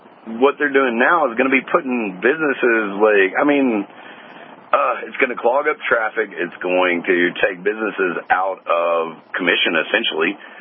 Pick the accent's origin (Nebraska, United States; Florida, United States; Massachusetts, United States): Florida, United States; now in Albuquerque, United States; I'm actually from South Florida, but I've been working in Albuquerque for about a little over a year